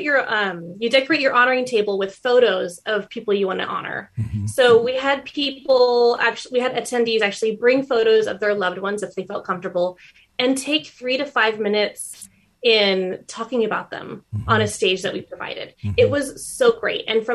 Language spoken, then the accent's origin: English; San Diego, California, United States; We actually started in Southern California. I'm from San Diego.